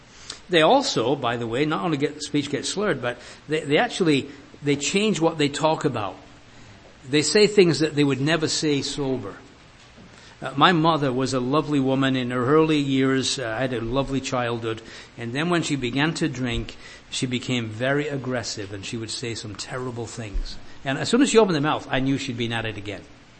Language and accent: English; Leeds, Yorkshire and the Humber, United Kingdom; One time we lived in a house in Leeds, my hometown, and my wife and I, and you open the front door, you're on the street.